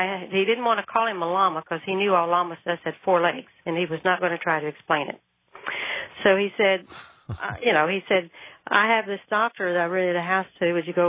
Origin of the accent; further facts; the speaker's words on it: Houston, Texas, United States; I was raised here in Houston, just mainstream religion, minding my own business